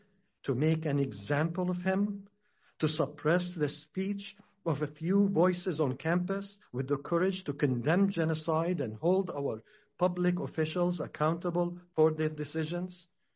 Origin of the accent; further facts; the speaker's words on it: Gaza Strip, Palestine; I told you that I am from Gaza